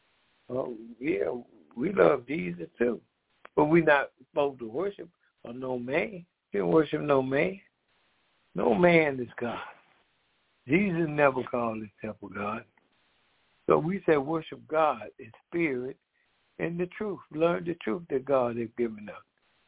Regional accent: Decatur, Georgia, United States; I am from Decatur, Georgia

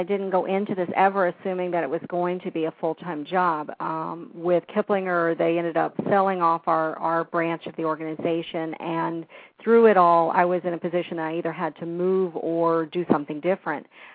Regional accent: Illinois, United States; born there; I was actually born just outside of Chicago.

